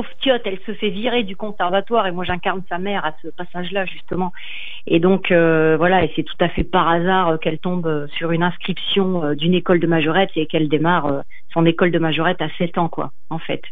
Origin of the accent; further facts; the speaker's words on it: Nouvelle-Aquitaine, France; je viens de la région de Bordeaux